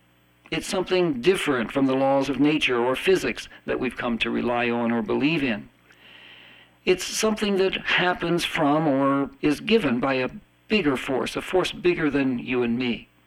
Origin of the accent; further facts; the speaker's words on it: Florida, United States; You know, really, I grew up in Florida